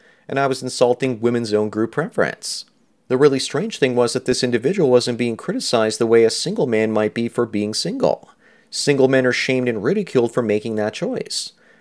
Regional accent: California, United States; I'm a black male in my mid-30s, growing up in Southern California, in a small mountain town, mostly white.

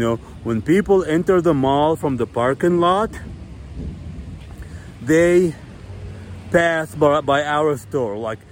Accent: United States; now in Colombia; you know, I'm American, I really don't know the language and the culture, I don't know where to go to get, you know, what I need.

